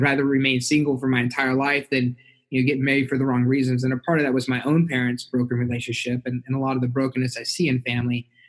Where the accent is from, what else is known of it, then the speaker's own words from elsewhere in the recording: Slidell, Louisiana, United States; born there; So I was born in Slidell, Louisiana, which is about an hour and a half where I live now.